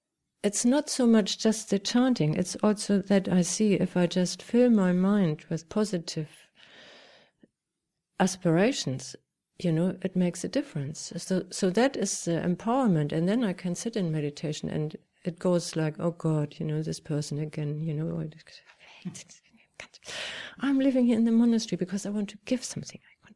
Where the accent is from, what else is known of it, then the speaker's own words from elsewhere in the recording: Germany; so I was brought up in German, in Germany.